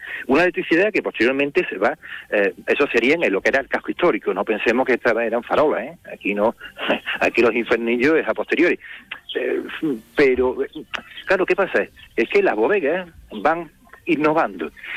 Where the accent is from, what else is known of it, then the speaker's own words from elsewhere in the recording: Jerez de la Frontera, Andalusia, Spain; yo soy jerezano, pero no soy jerezista. Lo que pasa que soy un amante de Jerez.